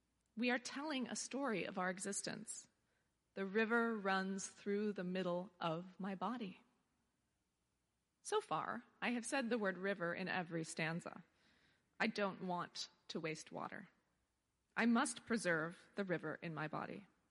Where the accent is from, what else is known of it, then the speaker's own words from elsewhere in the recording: Colorado, United States; also born or lived in Central Valley, California; I grew up for part of my childhood in Colorado. I was born in the Central Valley of California.